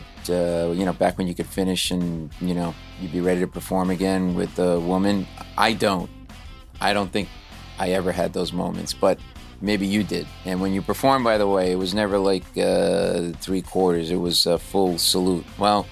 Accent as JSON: {"language": "English", "region": "Rhode Island", "country": "United States", "said": "I'm from Rhode Island, so I'm excited about my Red Sox"}